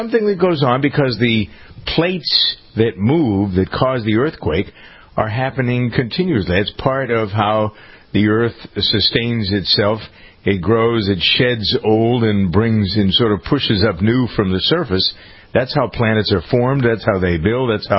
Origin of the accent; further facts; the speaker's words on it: Framingham, Massachusetts, United States; as all things important happen in my hometown of Framingham, that's where Krista McAuliffe came from.